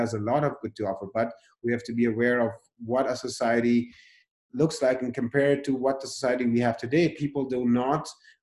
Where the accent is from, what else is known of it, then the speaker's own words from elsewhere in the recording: Pakistan; moved away; I come from Pakistan, right? I lived there 13 years. I've seen really bad stuff happen there. I wasn't part of it. I luckily grew up in a privileged background, family and stuff.